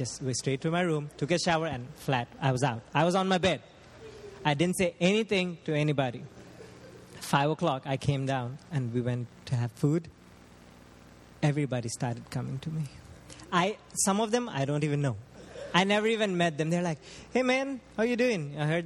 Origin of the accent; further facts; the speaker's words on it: India; In India, fishing is a livelihood.